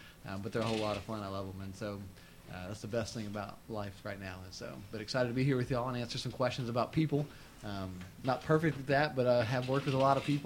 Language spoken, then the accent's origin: English; Diboll, Texas, United States; And so I grew up in Diboll, Texas, which is the metropolis about 2 hours north of Houston, of about, I think, 5,000 people or less since I've left there.